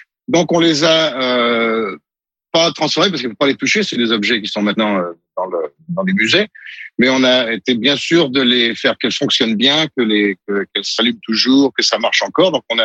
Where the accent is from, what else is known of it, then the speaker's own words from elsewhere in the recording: Montluçon, Auvergne-Rhône-Alpes, France; ma ville natale. Audrey Tautou est originaire de la même région que moi et nous sommes allés au même lycée.